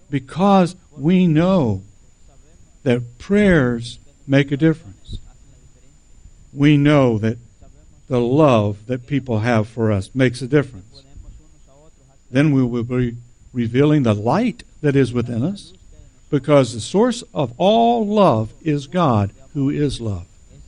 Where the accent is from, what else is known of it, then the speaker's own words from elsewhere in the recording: Electra, Texas, United States; I was from Electra, Texas. So naturally, I said, "See the light."